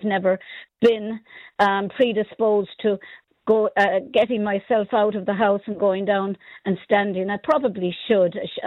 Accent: England, United Kingdom; born there; I was born in England with a Welsh grandmother and an English father, but my mother made up for everything with her Irishness.

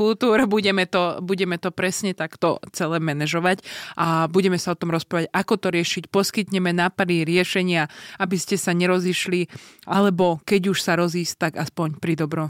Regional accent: Slovakia; čo som odišla zo severu, vyrastala som na dedine

